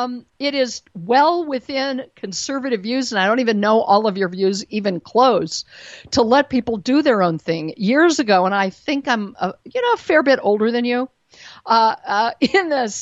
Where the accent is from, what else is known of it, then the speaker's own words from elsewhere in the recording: Denver, Colorado, United States; born there; now in New York, United States; I lived in New York, although I was born in Denver.